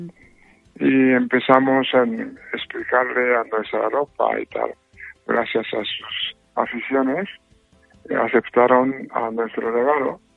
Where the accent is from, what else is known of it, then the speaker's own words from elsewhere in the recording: Japan; now in Spain; Vengo de Japón y después de haber estado en Estados Unidos casi un año de estudio mío.